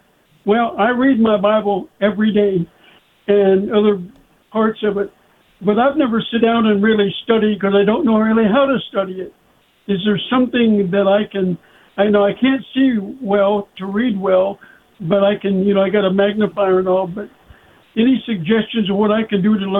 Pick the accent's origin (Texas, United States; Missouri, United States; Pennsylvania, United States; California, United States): Missouri, United States; Yes, sir, but I'm from Missouri.